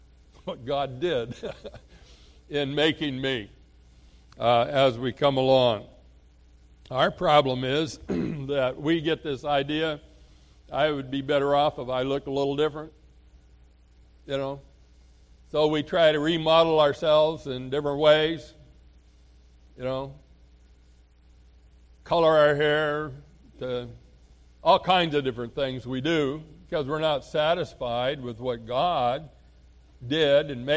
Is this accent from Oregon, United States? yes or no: yes; Oregon, United States; born there; And for me, I was born in Oregon.